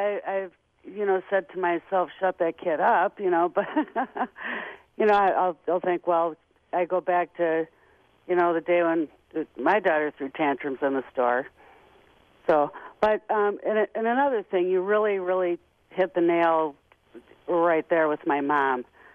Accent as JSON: {"language": "English", "town": "Janesville", "region": "Wisconsin", "country": "United States", "tie": "born or raised there", "said": "when we go down to visit in Janesville, my hometown."}